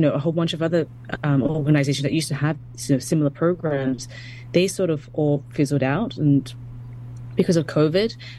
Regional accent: Australia; now in Los Angeles, United States; I'm a composer for film and TV, born and raised in Australia, and have been living in LA for the past, I would say, 6 years or so.

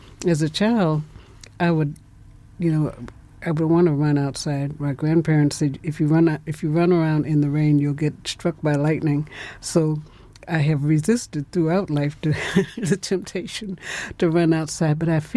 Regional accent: Kansas, United States; now growing up in Kansas

